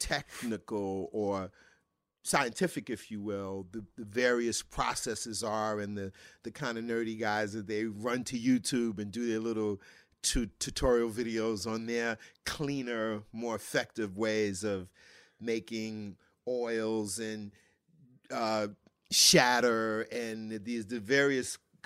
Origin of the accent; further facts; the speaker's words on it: New York, United States; Yeah, growing up in New York, you